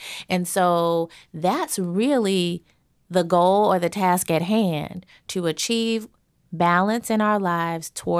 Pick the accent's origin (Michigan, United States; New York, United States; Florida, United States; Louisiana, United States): Louisiana, United States; Baton Rouge; or in Baton Rouge, Louisiana, my hometown, and Alton Sterling is killed, it's in my face now.